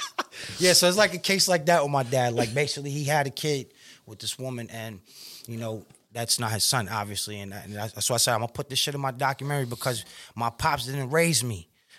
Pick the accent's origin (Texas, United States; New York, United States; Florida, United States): New York, United States; Far Rockaway; Like, I got people in Brooklyn, but I'm not from Brooklyn. I was born in Far Rockaway, Queens, in St. John's Hospital. So I'm like, let's go home.